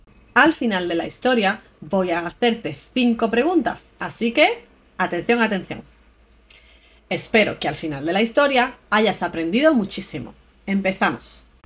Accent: Andalusia, Spain; soy una andaluza muy divertida

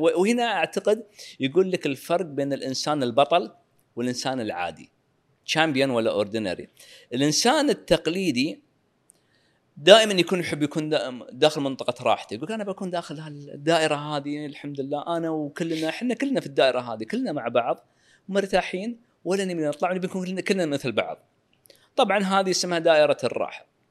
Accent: Qatar; هذا أقل شيء أنا أسويه، واجبي كقطري.

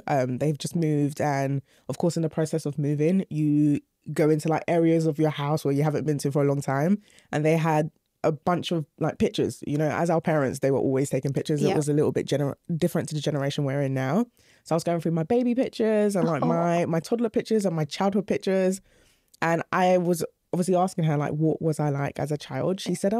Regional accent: London, United Kingdom; growing up in South London. I was dark skinned.

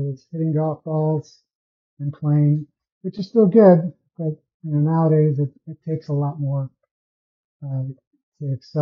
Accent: Austin, Texas, United States; And back in those days, I grew up in Austin, Texas. I was able to watch Justin Leonard and Ben Crenshaw a lot.

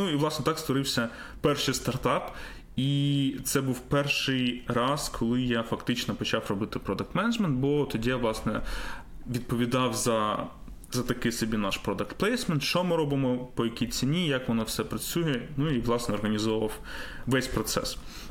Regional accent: Kyiv, Ukraine; Я насправді киянин

